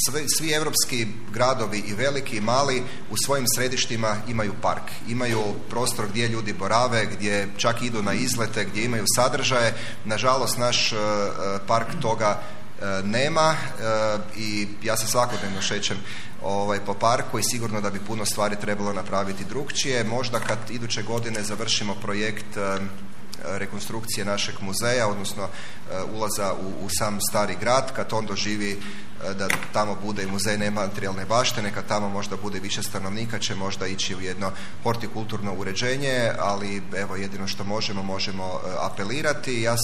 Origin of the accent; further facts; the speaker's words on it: Čakovec, Međimurje County, Croatia; born there; i vi i ja smo rođeni, živimo u Čakovcu